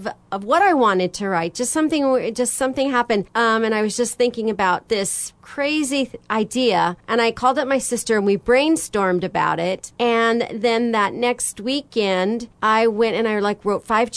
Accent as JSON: {"language": "English", "region": "Oregon", "country": "United States", "tie": "born or raised there", "also_born_or_lived": "California", "said": "We moved from California when I was around 5 years old. Mm-hmm. So I've been most an Oregonian, but I still have a piece of my heart in California."}